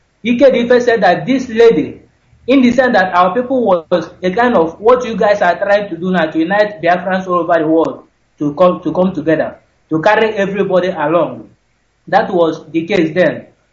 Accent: Enugu State, Nigeria; English is a second language; now in Dakar, Senegal; I hail from Ezeago local government in Enugu State, though I reside here in Dakar, Senegal.

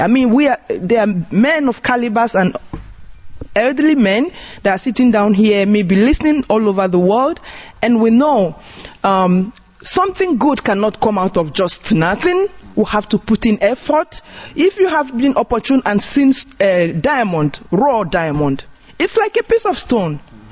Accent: Nigeria; I'm from Obodovolu village in Okonano.

